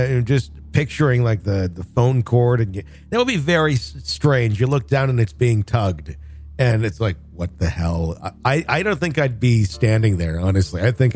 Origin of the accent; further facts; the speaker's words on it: Wisconsin, United States; I grew up in Wisconsin. I drank a lot of milk, and I still want that.